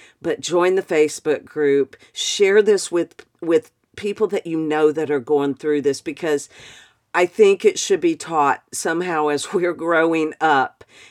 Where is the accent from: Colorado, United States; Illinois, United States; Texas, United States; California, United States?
Texas, United States; Austin; Kim was an anchor and a reporter, and Mike was a sportscaster here in my hometown of Austin.